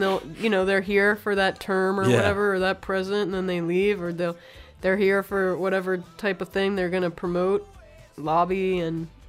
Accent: District of Columbia, United States; whenever I go outside the city and then people ask, where are you from? I'm like, DC area.

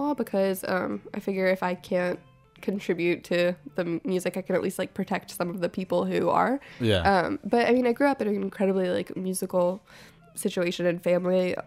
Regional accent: Athens, Georgia, United States; But I'm from Athens, and every band is from Athens. All the cool ones.

